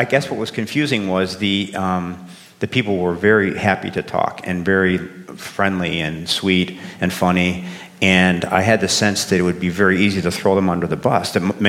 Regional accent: Chicago, Illinois, United States; I'm from the South Side of Chicago, and on both sides of my family

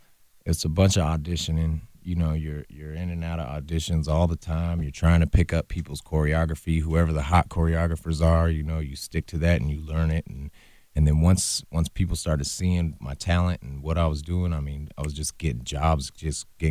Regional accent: Fresno, California, United States; Yeah, I was born and raised in Fresno.

